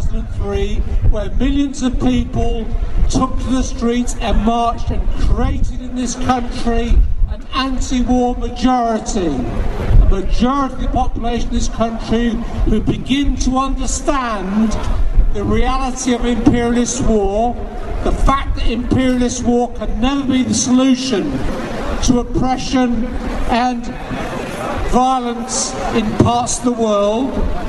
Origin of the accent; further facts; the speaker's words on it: Chesterfield, East Midlands, United Kingdom; because I come myself from Chesterfield and North Derbyshire.